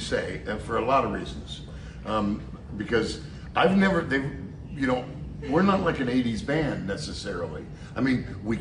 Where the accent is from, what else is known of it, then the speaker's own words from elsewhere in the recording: San Francisco, California, United States; I thought, we're from San Francisco. I mean, I got everybody.